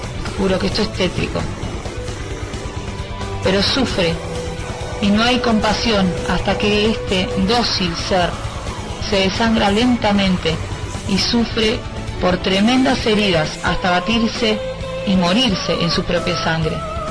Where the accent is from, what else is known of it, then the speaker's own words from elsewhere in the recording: Argentina; Soy de Argentina